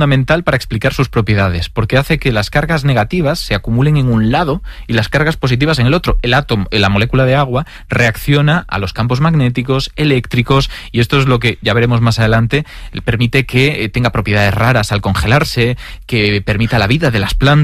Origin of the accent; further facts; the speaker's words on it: Galicia, Spain; Soy gallego, te voy a decir, depende.